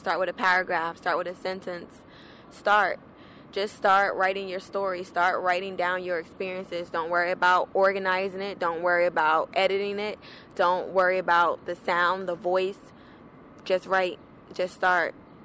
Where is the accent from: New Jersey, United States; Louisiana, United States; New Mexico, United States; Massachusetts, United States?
New Jersey, United States; I'm from New Jersey and New York is right here.